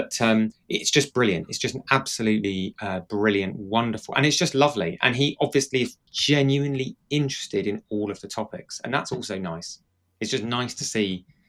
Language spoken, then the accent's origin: English; United Kingdom; Because I'm British